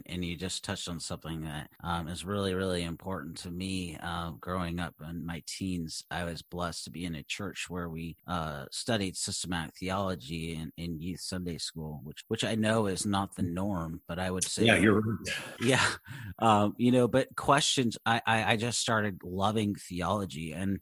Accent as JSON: {"language": "English", "town": "Seattle", "region": "Washington", "country": "United States", "tie": "born or raised there", "said": "You know, growing up in Seattle, I saw that again and again."}